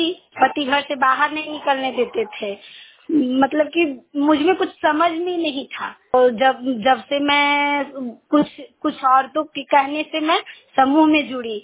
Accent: Bishnugarh, Jharkhand, India; मैं बिष्णुगढ़ की रहने वाली हूँ। मैं हजारीबाग झारखंड की रहने वाली हूँ।

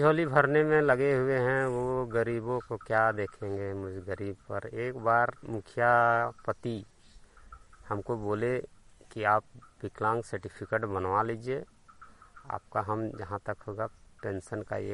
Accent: Gunjardih, Jharkhand, India; ग्राम post गुंजरडी, थाना नावाडी, जिला बोकारो, झारखंड का रहने वाला हूँ।

